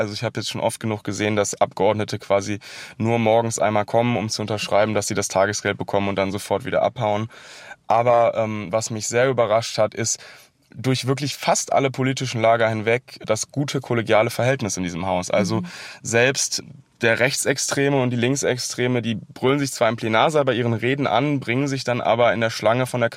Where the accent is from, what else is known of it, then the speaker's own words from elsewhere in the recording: North Rhine-Westphalia, Germany; born there; Ich bin 27 Jahre alt, gebürtiger Oberberger, bis vor kurzem wohnhaft in Köln